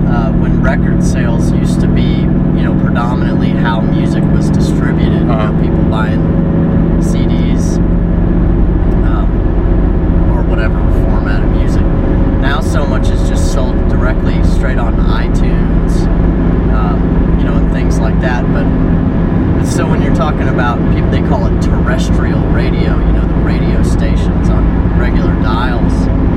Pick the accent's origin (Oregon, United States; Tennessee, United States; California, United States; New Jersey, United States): Tennessee, United States; Nashville; growing up around Nashville, you know, I've just always kind of just thought that I didn't want any part of that sort of stuff.